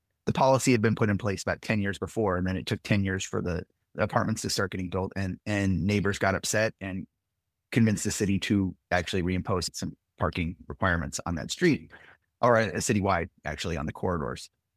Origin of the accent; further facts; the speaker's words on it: San Pedro, California, United States; now in Portland, United States; I live in Portland. I've got some kids. I haven't had a car since they were very small. I grew up in Los Angeles in San Pedro